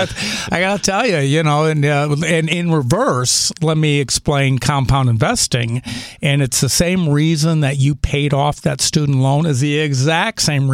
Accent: Indiana, United States; But, you know, I'm from Indiana, so and love Missouri. When I moved here, one of the great things, why this is such a great sports town, is I grew up a Cubs fan

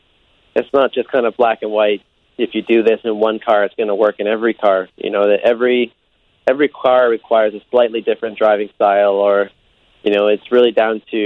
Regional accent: Canada; You know, as a Canadian kid, you know, I grew up watching IndyCar very closely.

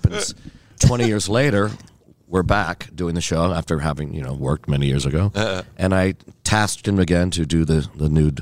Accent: Sierra Madre, California, United States; I'll be in New Jersey and Philadelphia, back in my hometown of Sierra Madre, California.

